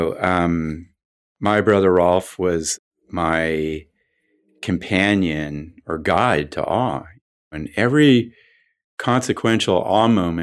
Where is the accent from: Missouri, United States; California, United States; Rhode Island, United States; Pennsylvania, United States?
California, United States; Laurel Canyon; And I grew up in Laurel Canyon, which in 1968, which was in the Hollywood Hills